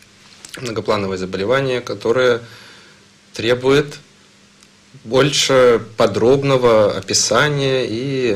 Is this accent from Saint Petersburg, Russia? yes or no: yes; Saint Petersburg, Russia; Я родился в Санкт-Петербурге. У меня родители большую часть жизни прожили в Санкт-Петербурге. И, наверное, я могу о себе говорить, что Санкт-Петербург – это мой родной город.